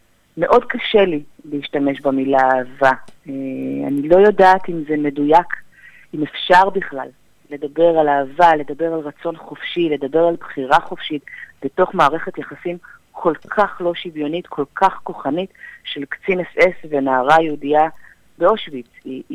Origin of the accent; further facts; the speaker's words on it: Netanya, Central District, Israel; מנהלת בית הספר לאומנויות הבוסטן בנתניה, שם גדלתי